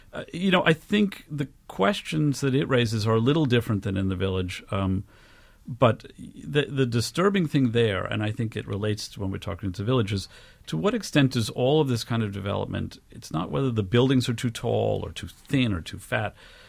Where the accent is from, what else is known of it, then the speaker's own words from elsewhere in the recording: New York, United States; I'd like to say I grew up in Jane Jacobs' neighborhood.